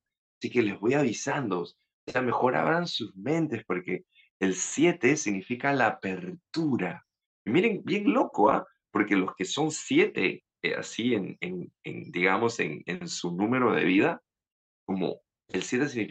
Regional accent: Lima, Peru; now in Spain; yo vengo de Lima, que es la segunda ciudad construida en el desierto. Somos la segunda más grande. La primera es Cairo, la segunda es Lima, y Lima es, o sea, cuando yo era niño era todo polvo

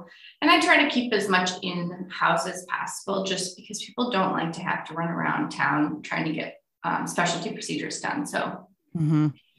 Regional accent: Grosse Pointe, Michigan, United States; also born or lived in Detroit; So I am originally from Grosse Pointe and so moved here from Detroit again after getting married

